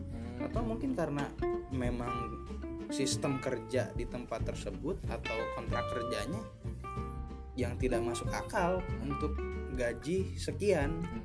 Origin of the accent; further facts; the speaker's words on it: Karawang, West Java, Indonesia; Di ya adalah di daerah Karawang.